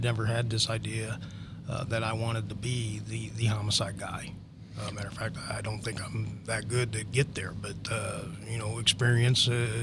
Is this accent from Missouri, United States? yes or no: yes; St. Louis, Missouri, United States; moved away; No, I'm from St. Louis. That's where I claim to have grown up. I came here in 1982.